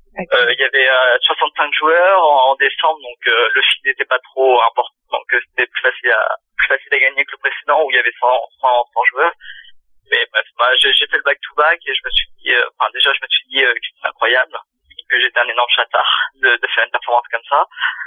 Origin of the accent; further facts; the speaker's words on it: Rennes, Brittany, France; vu que moi je suis de province, je suis de Rennes, donc ça c'est pas du tout la même mentalité.